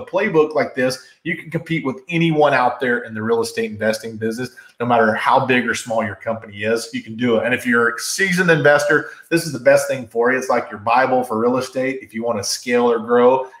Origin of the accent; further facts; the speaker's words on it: North Carolina, United States; So let's just talk about North Carolina, my home state. I love North Carolina.